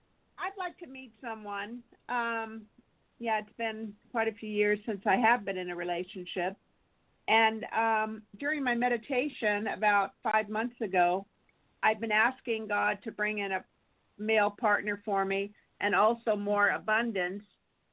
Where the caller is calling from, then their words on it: Santa Barbara, California, United States; I'm in Santa Barbara, California.